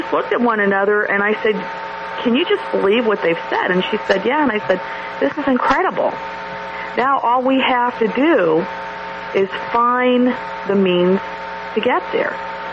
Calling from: Columbus, Ohio, United States; Hi, Kevin. … from Columbus.

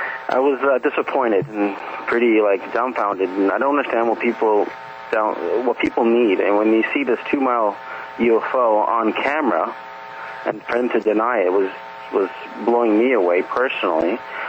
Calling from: Toronto, Ontario, Canada; from Toronto, Canada calling.

